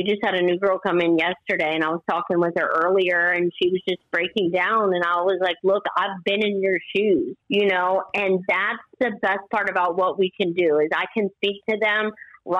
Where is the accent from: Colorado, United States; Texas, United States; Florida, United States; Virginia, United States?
Virginia, United States; Harrisonburg; All right. Well, I'm from Harrisonburg, Virginia, but really I'm from a little bit of everywhere.